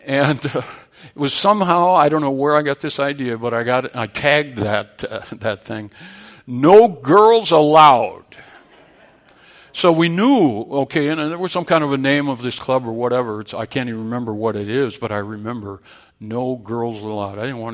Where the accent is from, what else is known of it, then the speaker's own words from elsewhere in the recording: Minneapolis, Minnesota, United States; When I was a little boy, I grew up in South Minneapolis, in a nice little working class neighborhood on 28th Street and 17th Avenue